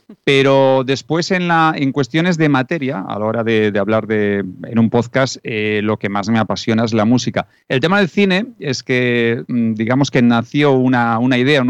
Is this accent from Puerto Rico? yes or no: no; Pontevedra, Galicia, Spain; moved away as an adult; also born or lived in Vigo; now in Madrid, Spain; Absolutamente, soy pontevedrés. Nací en Vigo y ya, o sea, no le tengo cariño a Vigo también, pero le tengo muchísimo más a Pontevedra.